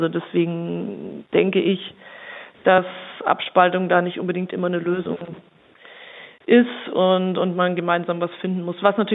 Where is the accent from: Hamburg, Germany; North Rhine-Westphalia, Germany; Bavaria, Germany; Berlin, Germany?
Bavaria, Germany; wie Sie schon gesagt hatten. Ich bin 34 Jahre alt. Ich bin aus Oberfranken